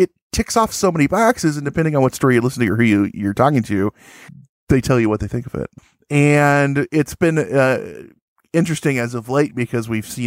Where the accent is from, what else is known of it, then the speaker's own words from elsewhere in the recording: Chicago, Illinois, United States; accent: Chicago; Now, if I'm supposed to do my right accent, my Chicago accent, be like, oh, hey, because that's my accent.